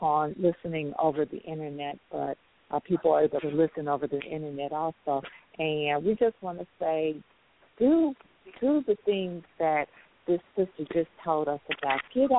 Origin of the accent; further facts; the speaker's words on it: Chicago, Illinois, United States; I know that I'm in North Carolina now. We're in North Carolina now, but I'm originally from Chicago.